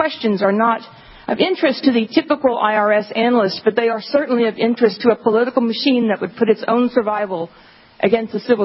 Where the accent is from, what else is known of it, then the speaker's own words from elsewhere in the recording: United States; As an American citizen, I am part of a country that still believes in freedom of speech